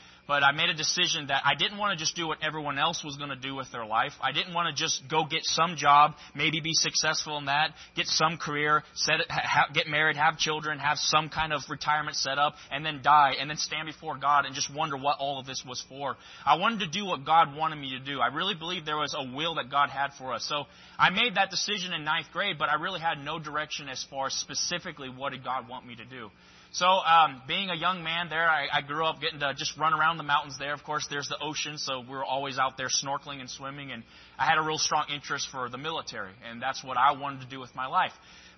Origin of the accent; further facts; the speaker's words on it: Taiwan; I was born and raised in Taiwan. My parents are missionaries there.